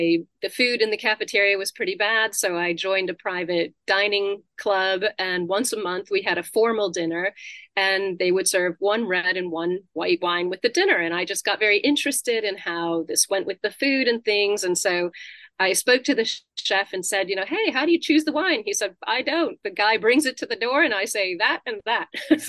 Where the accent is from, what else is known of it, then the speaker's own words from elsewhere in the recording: Ohio, United States; I grew up in the United States in Ohio, which is very central and kind of the middle of nothing.